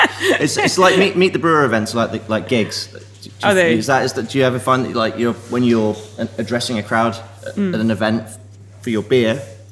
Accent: Lincoln, East Midlands, United Kingdom; I'm from Lincoln, so I know Nottingham well.

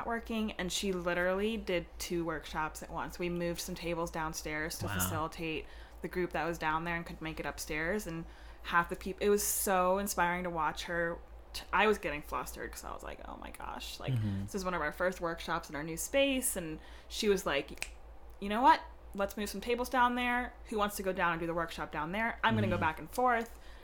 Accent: Maryland, United States; And to be fair, I'm actually from Maryland, so I'm none of the above.

